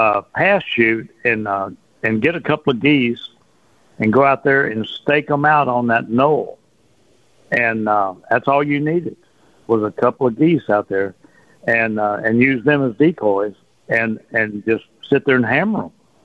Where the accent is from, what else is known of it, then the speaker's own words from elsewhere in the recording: Port Arthur, Texas, United States; Well, you know, growing up in Port Arthur, I mean, I hunted Sabine Pass, the Sea Rim Marsh.